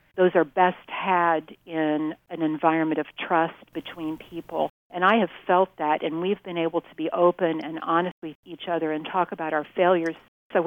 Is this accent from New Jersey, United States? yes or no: no; Fort Wayne, Indiana, United States; I grew up in Fort Wayne, Indiana, graduated from New Haven